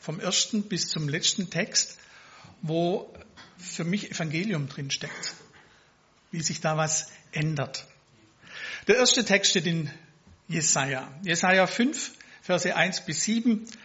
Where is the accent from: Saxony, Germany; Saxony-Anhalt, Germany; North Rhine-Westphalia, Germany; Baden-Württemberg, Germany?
Baden-Württemberg, Germany; Dettingen an der Erms; ich komme nicht aus Neuffen. Ich komme aus Dettingen-Erms. Aber ich zähle mich seit 30 Jahren zur Gemeinde in Neuffen, zur EFN.